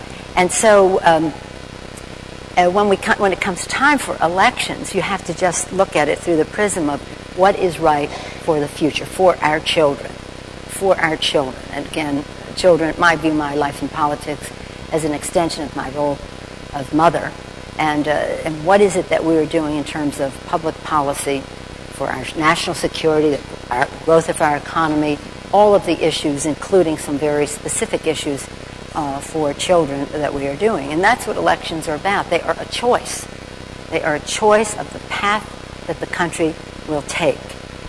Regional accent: Baltimore, Maryland, United States; I grew up in Baltimore, Maryland.

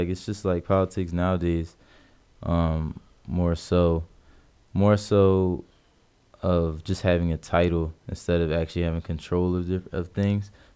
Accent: East Coast, United States; And this is good because I'm from the East Coast, and DJ Slim's from the West Coast.

